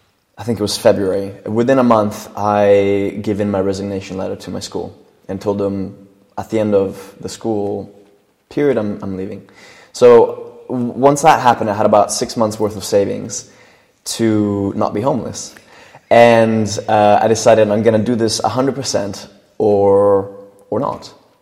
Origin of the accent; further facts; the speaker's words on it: Italy; first language Italian; English is a second language; It's my first language.